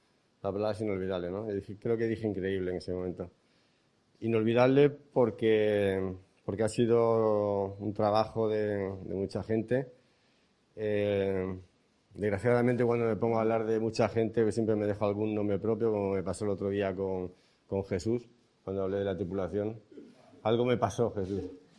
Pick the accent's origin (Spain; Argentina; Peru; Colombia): Spain; Cartagena, Region of Murcia; El tercer pilar de los agradecimientos es la ciudad de Cartagena. Es mi tierra, ¿no?